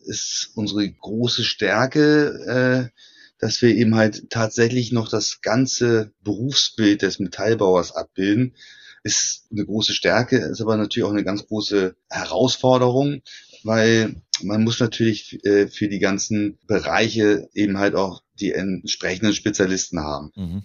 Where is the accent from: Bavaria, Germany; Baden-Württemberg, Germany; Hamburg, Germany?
Hamburg, Germany; born there; ich bin Hamburger, obwohl ich nie in Hamburg gewohnt habe, sondern da nur geboren bin.